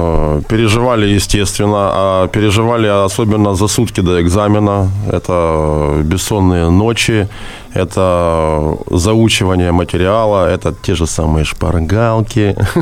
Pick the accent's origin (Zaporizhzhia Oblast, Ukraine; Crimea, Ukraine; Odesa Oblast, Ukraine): Zaporizhzhia Oblast, Ukraine; Zaporizhzhia; Ну, взагалі-то ми родом із Запорожжя, і інститут заканчували індустріальний.